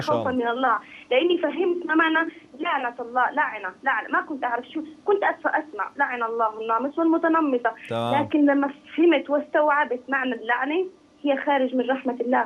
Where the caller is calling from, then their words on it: Amman, Amman Governorate, Jordan